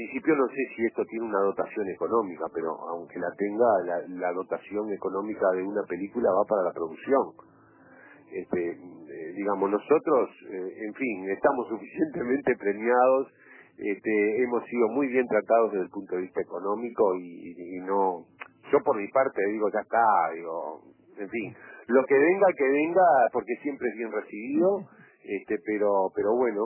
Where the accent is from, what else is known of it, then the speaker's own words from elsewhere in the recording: Galicia, Spain; yo soy gallego